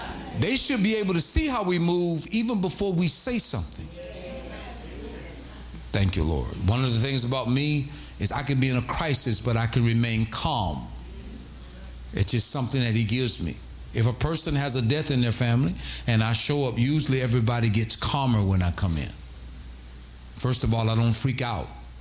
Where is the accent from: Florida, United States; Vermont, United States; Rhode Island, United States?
Florida, United States; So I'm from Florida. I knew nothing about hypothermia.